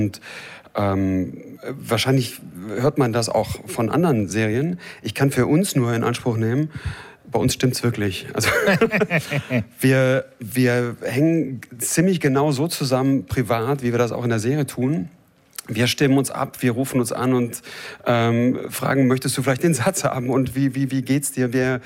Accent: North Rhine-Westphalia, Germany; now in Berlin, Germany; Also ich komme eigentlich aus der Ecke Köln-Neuss.

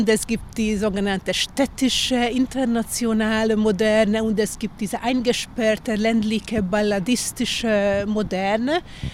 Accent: Kisoroszi, Pest, Hungary; bei uns in Kisorossi, wo mein Buch spielt

